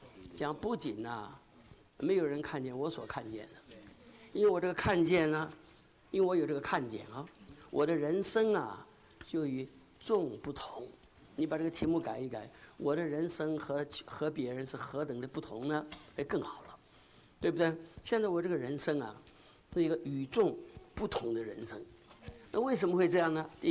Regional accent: Hangzhou, Zhejiang, China; 您不要生气啊，我是杭州人，所以可以不要生气，我有资格讲的。我这个老家离杭州啊，开车20分钟。

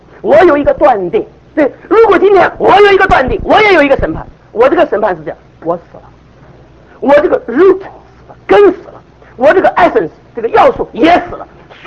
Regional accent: China; 我们中国人一个特点呢，包括我在内啊，不肯死。

